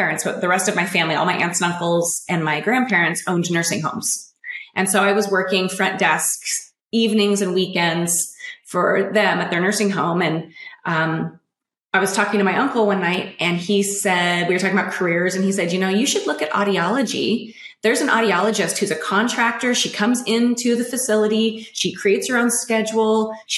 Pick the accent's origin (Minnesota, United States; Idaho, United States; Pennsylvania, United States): Idaho, United States; I'm originally from North Idaho, Eastern Washington area.